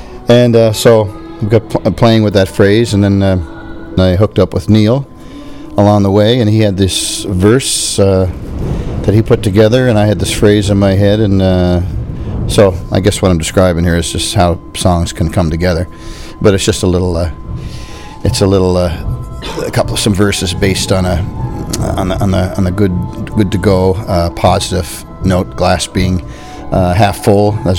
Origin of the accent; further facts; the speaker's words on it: Sydney, Nova Scotia, Canada; it's my hometown in here in Sydney this year.